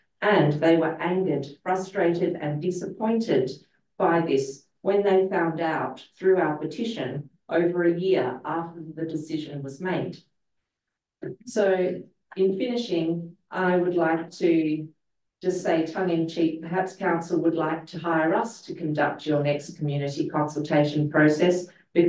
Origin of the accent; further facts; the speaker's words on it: Balham, Australia; and I'm from Balham.